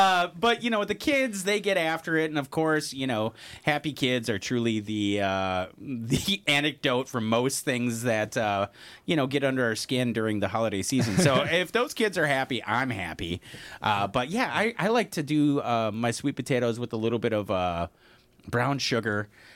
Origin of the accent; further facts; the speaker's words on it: La Farge, Wisconsin, United States; Is it because I'm from Lafarge?